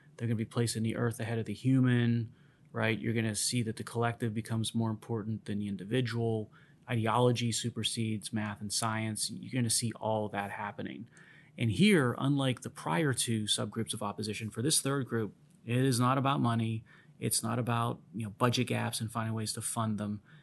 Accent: Pennsylvania, United States; Pennsylvania, my home state, no different there.

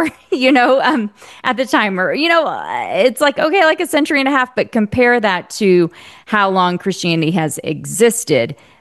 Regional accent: Bible Belt, United States; the theological teachings that I grew up with in Bible Belt America

